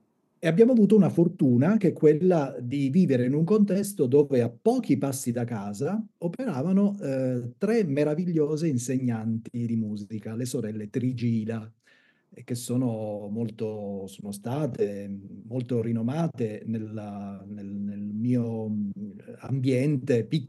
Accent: Sicily, Italy; io sono siciliano

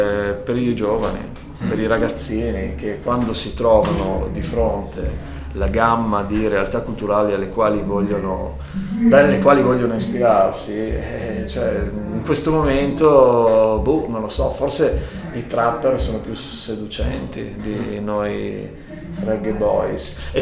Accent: Friuli-Venezia Giulia, Italy; io sono friulano, il Rototom ce l'avevo nel giardino di casa quando facevo il festival che era in Friuli

